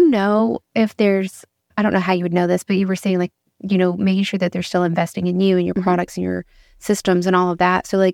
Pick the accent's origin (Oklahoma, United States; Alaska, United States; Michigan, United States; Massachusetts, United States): Oklahoma, United States; there's this place back in my hometown in Oklahoma called HTO, and they do all the different iced teas.